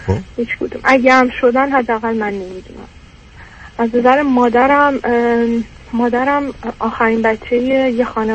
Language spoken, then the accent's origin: Persian; Iran; moved away as an adult; now in Europe; من 32 سالمه، توی یک کشور اروپایی به دنیا اومدم، تا 8 سالگی اونجا بودم و بعد پدرم و مادرم تصمیم میگیرن برگردن ایران و من سن 23 سالگی بعد از اون که لیسانس هم تموم شد دوباره برگشتم توی کشور اروپایی